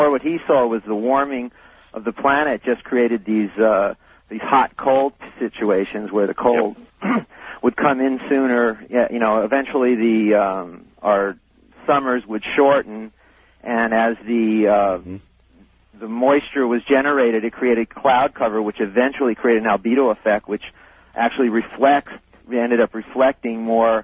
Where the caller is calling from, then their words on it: Kona, Hawaii, United States; I'm calling you from Kona on the slopes of Mauna Loa, our active volcano over here.